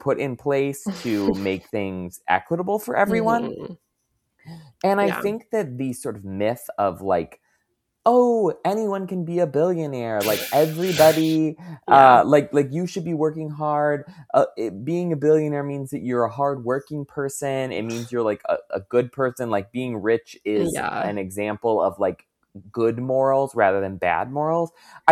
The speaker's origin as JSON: {"language": "English", "region": "Michigan", "country": "United States", "tie": "born or raised there", "said": "it did for a while create, like, a really nice, robust middle class, especially growing up in Michigan."}